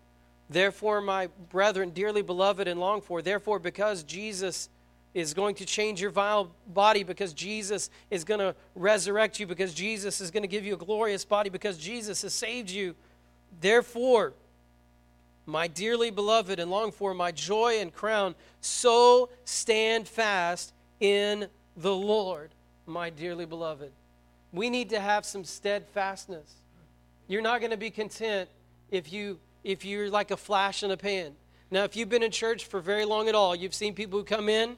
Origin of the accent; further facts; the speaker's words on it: Vian, Oklahoma, United States; We're from Vian, and we bleed purple.